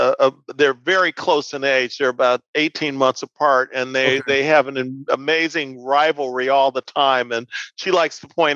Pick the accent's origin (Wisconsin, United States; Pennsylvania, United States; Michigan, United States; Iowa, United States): Michigan, United States; Detroit; also born or lived in Chicago; by way of background, I grew up in Detroit. I went to school at the University of Michigan. I played basketball there. And then I later went to graduate school at MIT. And then my first job I took in Chicago